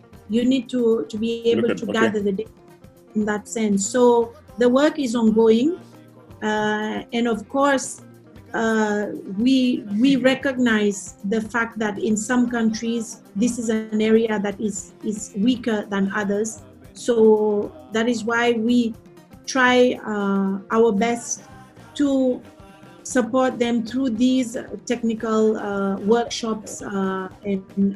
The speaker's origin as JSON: {"language": "English", "country": "Seychelles", "said": "As you know, I'm from Seychelles, and Seychelles, as you know, is a country that tourism is our bread and butter."}